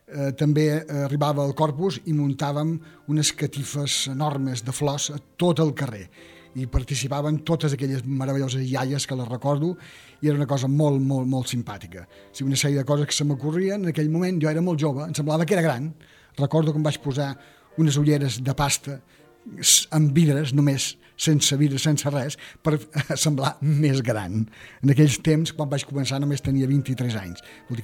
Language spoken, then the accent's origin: Catalan; Ciutadella, Balearic Islands, Spain; jo venia de les illes, alguns saben que sóc menorquí, de Ciutadella concretament, m'agradava molt el mar